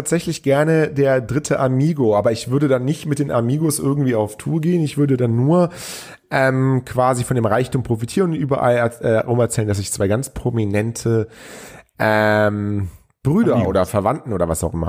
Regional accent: Cologne, North Rhine-Westphalia, Germany; ich bin ja Großstädter, ich komme aus Köln

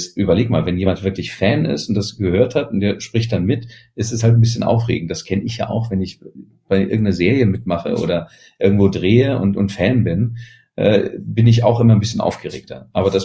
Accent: Berlin, Germany; Ich komme ja aus Berlin.

